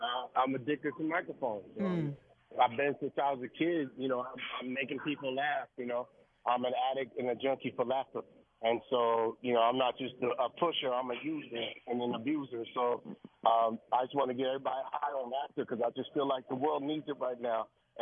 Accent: New York, United States; But, you know, she's from New Jersey. I'm a New Yorker.

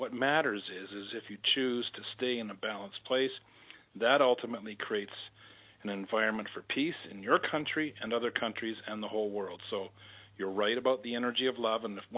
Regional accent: Canada; Well, I'm a Canadian

